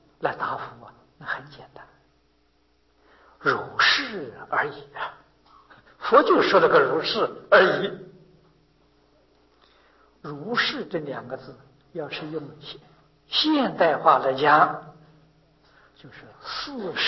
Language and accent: Chinese; China; 我们中国人讲的思成啊